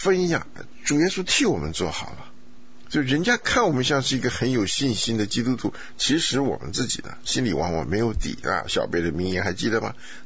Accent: Taiwan; 因为我们从小在眷村里面，那就是五湖四海的人，什么样的都有。

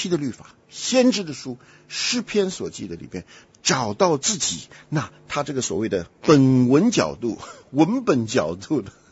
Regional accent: Taiwan; now in United States; 我在台湾长大，又白又胖，是吧？虽然当初出来的时候还是瘦巴巴的，然后一生为非作歹，到美国来又信了主

